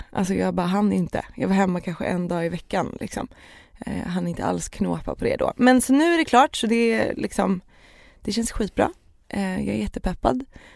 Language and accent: Swedish; Småland, Sweden; also born or lived in Tornedalen / Haparanda; jag är uppvuxen i Småland faktiskt, min pappa och mamma flyttade dit när jag var jätteliten. Så jag är uppvuxen där, men sen så klart att det finns ett hem i Tornedalen och Haparanda